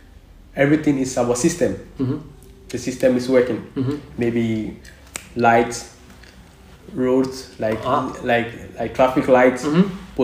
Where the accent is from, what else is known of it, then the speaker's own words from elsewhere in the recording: Accra, Greater Accra, Ghana; first language Ga; Yeah, for me, I'm from Accra, like Ghana. We have our language also.